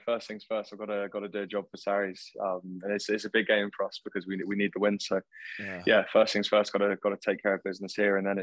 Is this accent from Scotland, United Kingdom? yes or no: no; Bristol, South West England, United Kingdom; now in London, United Kingdom; So I went to school in London. I moved from Bristol. I went to school in London and joined up with Saracens